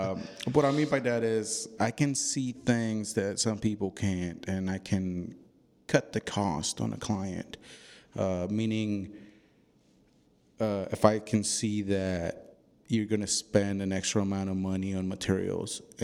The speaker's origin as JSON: {"language": "English", "town": "St. Helena", "region": "California", "country": "United States", "tie": "born or raised there", "said": "Well, a little bit about me is I grew up in St. Helena."}